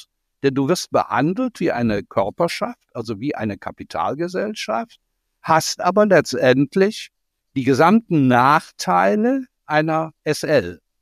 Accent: Cologne, North Rhine-Westphalia, Germany

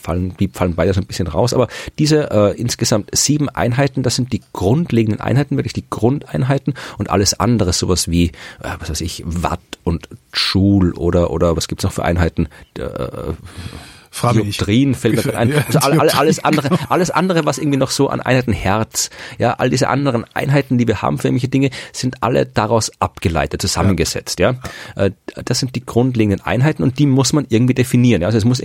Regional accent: Thuringia, Germany; auskommen mit der Elle bei uns in Thüringen. Ja, wir haben ja nichts.

